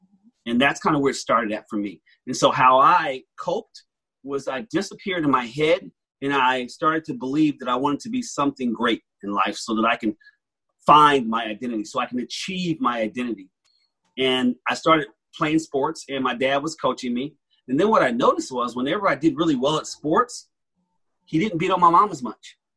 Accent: Trenton, New Jersey, United States; I'm originally from Trenton, New Jersey. You know where that is?

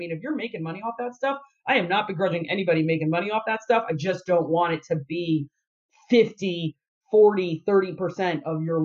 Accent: Northeast, United States; obviously we grew up in the Northeast

